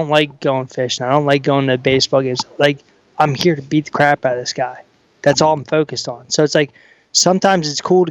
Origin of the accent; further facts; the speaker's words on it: Philadelphia, Pennsylvania, United States; I get that, but you got to also realize I'm from Philly.